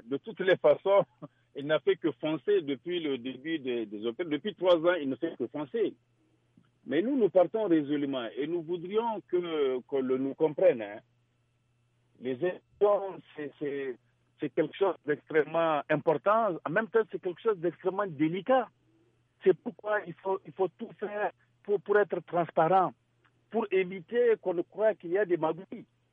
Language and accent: French; Niger; Je suis triste en tant qu'intellectuel et ensuite en tant que Nigérien, tout simplement.